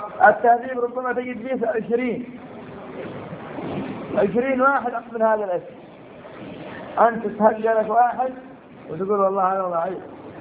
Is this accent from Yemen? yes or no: yes; Yemen; عندنا في اليمن